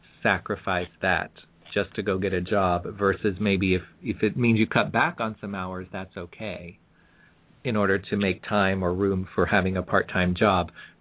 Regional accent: Kansas City, Missouri, United States; I grew up in Kansas City, Missouri.

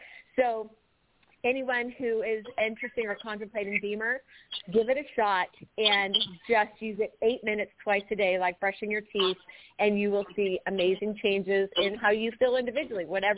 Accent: San Clemente, California, United States; I'm from San Clemente, California.

